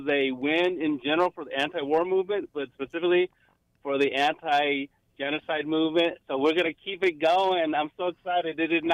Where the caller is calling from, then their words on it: Fairfax, Virginia, United States; from Fairfax.